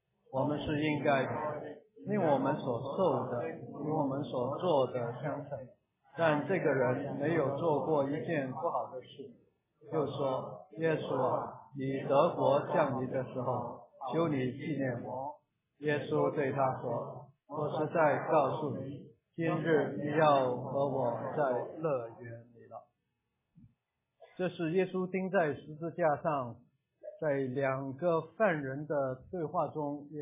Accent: China; 我们中国人有一句话说。

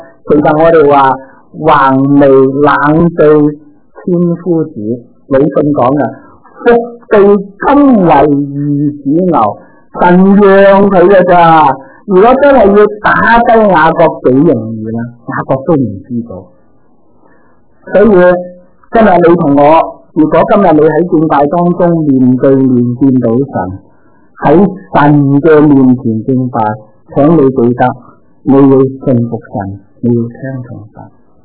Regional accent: Guangzhou, Guangdong, China; 我哋广州人讲啊

